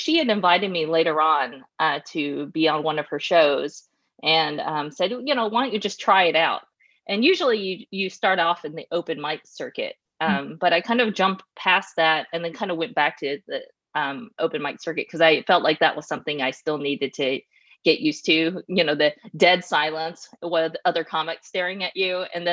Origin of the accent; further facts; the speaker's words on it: Tennessee, United States; now in Los Angeles, United States; I was born and raised in Tennessee, and this for my entire life has just been moving around. So I'm currently living in Los Angeles.